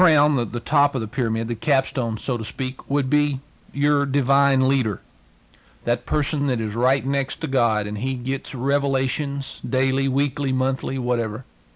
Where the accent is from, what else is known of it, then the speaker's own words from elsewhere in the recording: Georgia, United States; So I know in my native Southeast, I'm originally from Georgia.